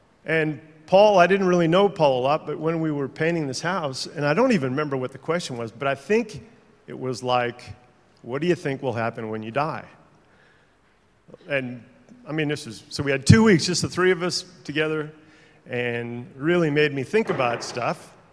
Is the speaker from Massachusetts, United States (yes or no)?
no; Orange, California, United States; also born or lived in Chicago, United States; I was born in Chicago, grew up in Orange, California, and after high school, I went up to Idaho to play baseball.